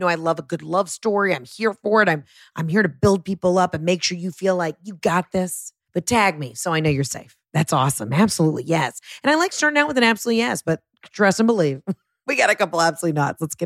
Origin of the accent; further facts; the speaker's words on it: Scotland, United Kingdom; And I'm a Scottish woman. I'm a rare breed, built like a strong Highlander.